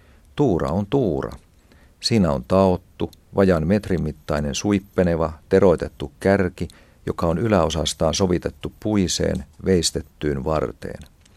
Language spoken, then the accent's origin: Finnish; Tornio, Lapland, Finland; Minä olen kotoisin Torniosta, Perämeren rannalta, ja isäni oli kotitarvekalastaja.